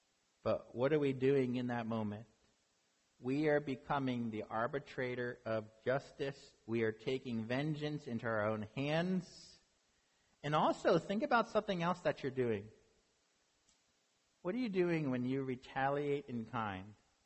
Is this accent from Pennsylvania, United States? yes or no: yes; Lancaster, Pennsylvania, United States; about 20 minutes away from actually from where I grew up in Lancaster area